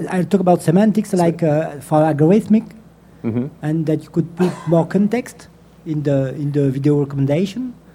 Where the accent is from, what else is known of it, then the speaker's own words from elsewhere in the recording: France; English is a second language; from France. Sorry for my accent.